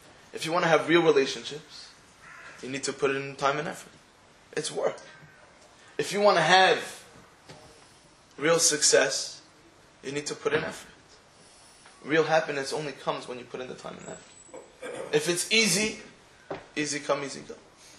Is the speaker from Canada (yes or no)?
no; England, United Kingdom; I'm not pushy, I'm too English. There's different mentalities. The mentality I have, the way we look at life, is very British.